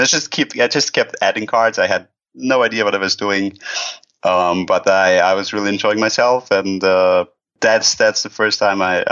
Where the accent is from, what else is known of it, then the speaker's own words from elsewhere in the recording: Switzerland; That's where I'm born and raised. Yeah, I've lived there my whole life. Well, I've moved around a little within the country, but I've been born in Switzerland.